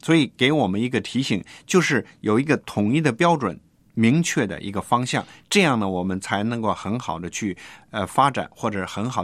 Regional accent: China; 我们中国人有句谚语啊

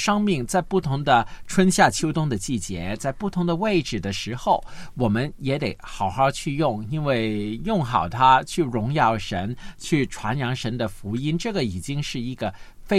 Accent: Guangdong, China; 我们广东人经常说斗长命

